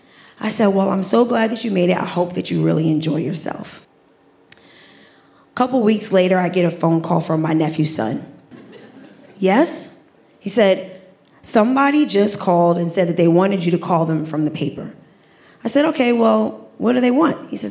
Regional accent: Staten Island, New York, United States; I'm from Staten Island, but I'm an eighth generation direct descendant from Sandy Ground.

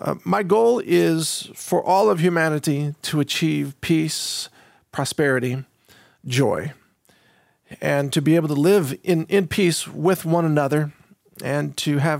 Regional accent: United States; I'm not Nigerian, and that's just not on my radar. I'm an American. I care about America.

